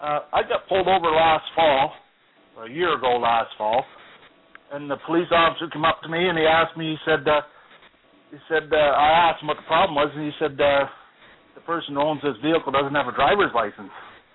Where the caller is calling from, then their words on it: Alberta, Canada; I'm in Rocky Mountain.